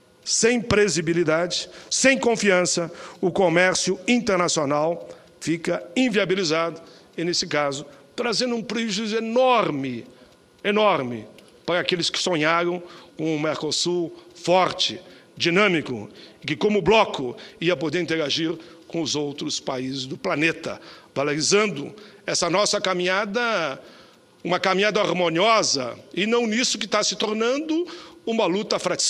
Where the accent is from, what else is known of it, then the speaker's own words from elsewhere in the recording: Caxias do Sul, Rio Grande do Sul, Brazil; lá da minha cidade natal, Caxias do Sul